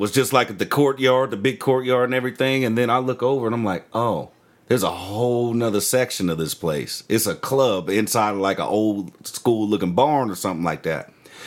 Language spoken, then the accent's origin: English; Kansas, United States; And I told him I'm from Kansas.